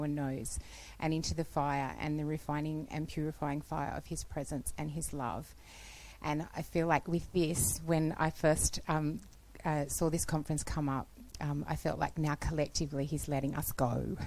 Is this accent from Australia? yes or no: yes; Australia; accent: Australian; I'm from Australia, if you didn't already notice by the accent.